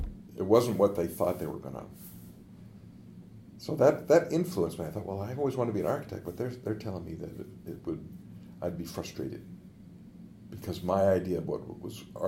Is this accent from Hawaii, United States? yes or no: no; Portland, Maine, United States; because where I grew up in Portland, Maine, within a city block, you might have